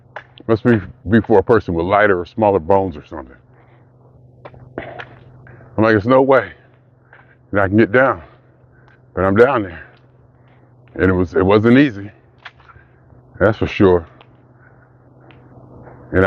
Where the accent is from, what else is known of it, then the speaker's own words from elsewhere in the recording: Youngstown, Ohio, United States; now in Los Angeles, United States; You know, growing up in Youngstown, I knew I was gonna move as soon as I got a chance to get out of Youngstown. And I did. Happened